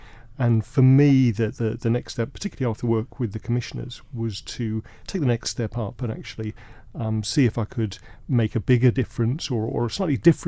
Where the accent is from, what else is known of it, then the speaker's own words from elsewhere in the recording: London, United Kingdom; moved away as an adult; now in Ramsey, Isle of Man; I came over from London 14 years ago now with my young family to take up a job as a GP in Ramsey.